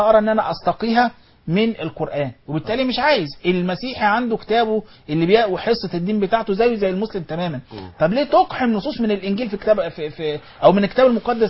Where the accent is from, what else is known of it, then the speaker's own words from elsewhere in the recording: Egypt; انا كمصري